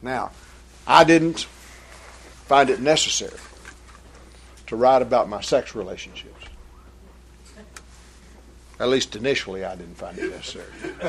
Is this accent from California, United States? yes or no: no; Texas, United States; I'm from West Texas. I'm a man. West Texas men know no fear.